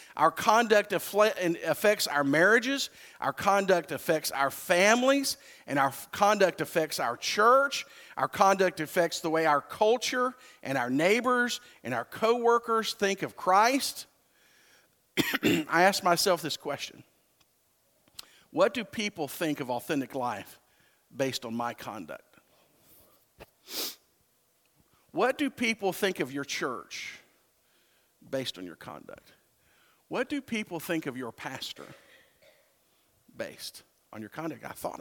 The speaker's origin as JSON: {"language": "English", "region": "Texas", "country": "United States", "said": "Now, wait a minute. I'm a Texan. Oh, yes, I am. I'm an American. Oh, yes, I am."}